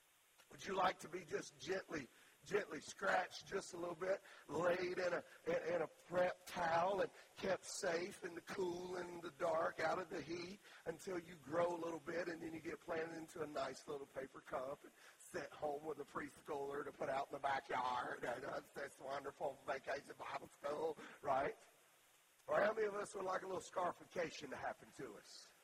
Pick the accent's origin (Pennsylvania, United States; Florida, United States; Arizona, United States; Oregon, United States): Florida, United States; Orlando; born there; also born or lived in Melbourne / Kissimmee / St. Cloud; I was born in Orlando. We lived in Melbourne and Kissimmee and St. Cloud.